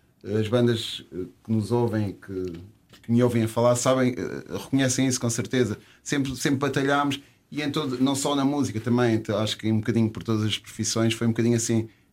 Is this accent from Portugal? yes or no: yes; Portugal